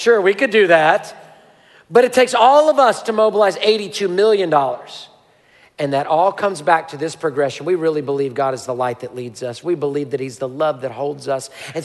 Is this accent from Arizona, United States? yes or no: no; Houston, Texas, United States; The church I grew up in Houston, I was saved in, I was baptized in, I went to student ministry